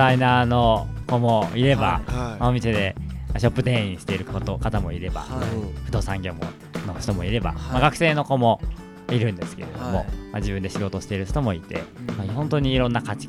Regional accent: Nagoya, Aichi, Japan; moved away as an adult; also born or lived in Gifu; now in Tokyo, Japan; 岐阜生まれ名古屋育ちで、東京には大学から来たんですけれども、はい、一人暮らしをずっとしていて

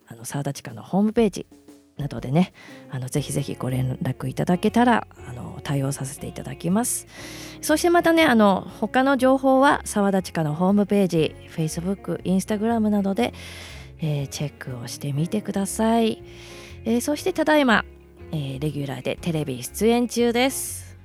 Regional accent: Gunma, Japan; 私の地元群馬会館で

